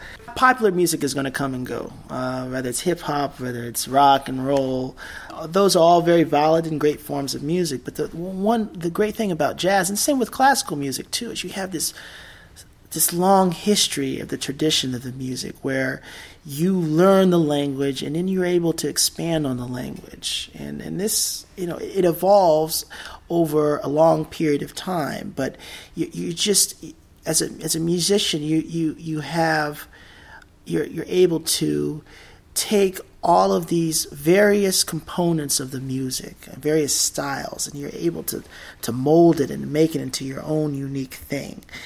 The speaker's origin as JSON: {"language": "English", "town": "Columbus", "region": "Ohio", "country": "United States", "said": "Well, I'm from Columbus, Ohio, originally."}